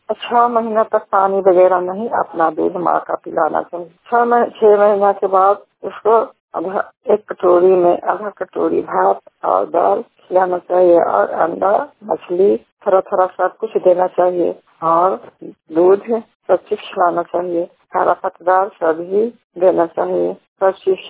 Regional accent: Chhotki Ghar, Bihar, India; छोटकी घर के रहने वाले हैं, थाना हिलसा है, जिला नालंदा के निवासी हूँ।

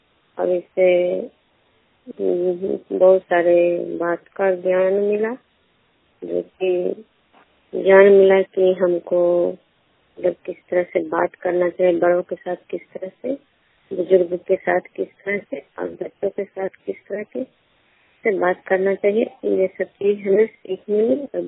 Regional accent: Vishnupur, Bihar, India; और मैं नालंदा जिला नौशा ब्लॉक की निवासी हूँ।

